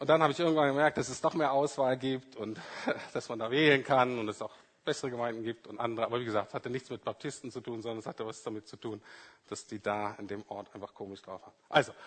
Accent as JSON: {"language": "German", "region": "Bremen", "country": "Germany", "tie": "born or raised there", "said": "ich bin in Bremen-Nord aufgewachsen, ne, da ist total säkularisiert, da ist jetzt christlich nicht viel los."}